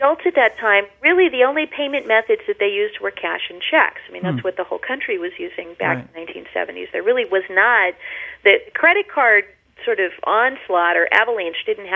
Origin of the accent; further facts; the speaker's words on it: Los Angeles, California, United States; And then growing up in Los Angeles, in that sort of self-centered and hedonistic and very corrupt culture, I wandered away.